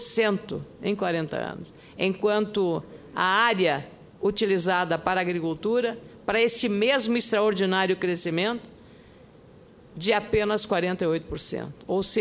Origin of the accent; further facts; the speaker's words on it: Rio Grande do Sul, Brazil; eu sou do Rio Grande do Sul, e com muito orgulho